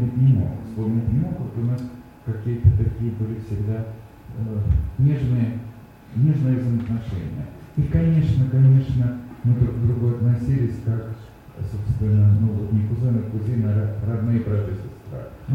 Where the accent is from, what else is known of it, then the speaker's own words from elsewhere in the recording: Tbilisi, Georgia; мое детство прошло в Тбилиси, в Москву, я только летом наезжал на дачу